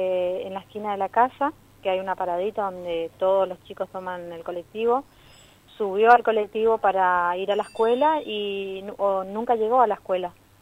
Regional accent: Garupá, Misiones, Argentina; yo soy acá de Garupá

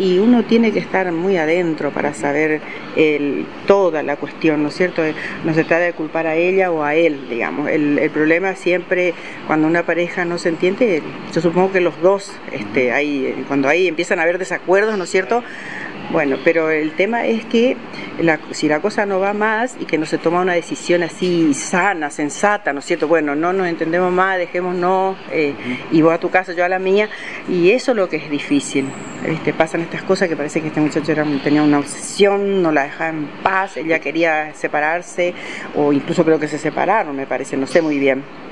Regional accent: Puerto Iguazú, Misiones, Argentina; Ahí en Barrio Malvinas, estamos en el mismo barrio. Así que la conozco así, de Iguazú, digamos que somos de Iguazú.

